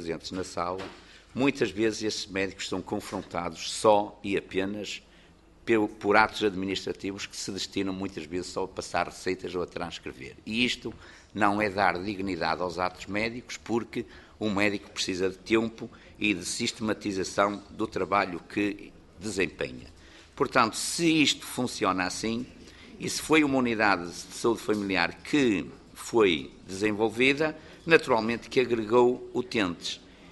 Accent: Braga, Portugal; Eu sou também do Distrito de Braga, conheço mais ou menos bem a Vila de Caldelas

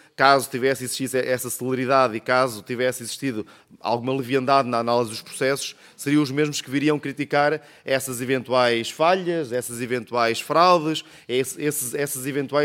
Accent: Pombal, Leiria, Portugal; peguei no carro e fui para a minha terra, para Pombal

